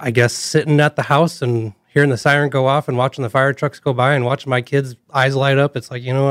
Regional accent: Volin, South Dakota, United States; So I grew up in Volin. We had a house fire my freshman year of high school

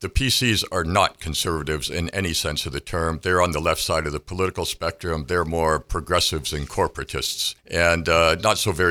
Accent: Wallaceburg, Ontario, Canada; Well, I am originally from Wallaceburg, and I live just outside of Wallaceburg these days.

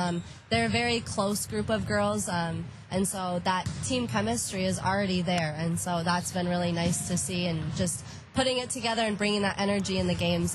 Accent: Watertown, South Dakota, United States; Yes, I am from Watertown. Graduated not too long ago in 2019, and then I went to play at Dakota State.

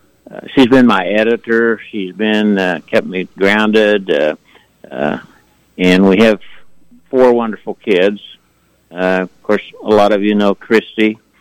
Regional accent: Emporia, Kansas, United States; Well, of course, growing up in Emporia, you know, the downtown was quite a lot more developed than it is today.

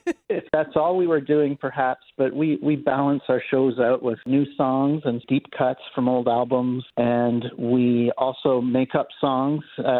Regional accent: Canada; You know, we're from Canada, first of all.

